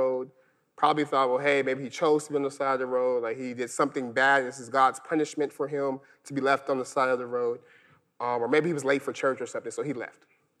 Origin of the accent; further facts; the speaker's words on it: Stockton, California, United States; I think growing up in Stockton, California, a lot of those attitudes really motivated me.